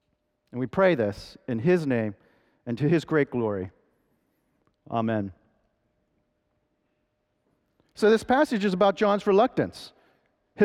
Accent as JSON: {"language": "English", "region": "the North", "country": "United States", "said": "Now, I'm a Northerner, and as we were dating, which I never expected to date a Texan"}